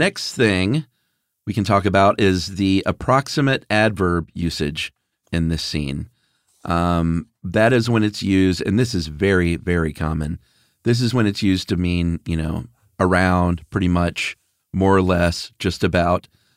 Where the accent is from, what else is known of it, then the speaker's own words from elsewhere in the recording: Russia; English is a second language; I am from Russia.